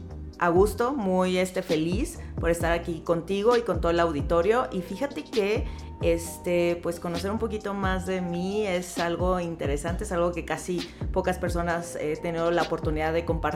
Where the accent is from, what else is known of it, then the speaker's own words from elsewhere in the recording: Mazatlán, Sinaloa, Mexico; yo soy originaria de Mazatlán, Sinaloa, y pues bueno, allá de un puerto que se llama Mazatlán. Ahí, por ejemplo, ya es hace unos ayeres, es donde pues yo crecí, ahí estuve un tiempo hasta el 2009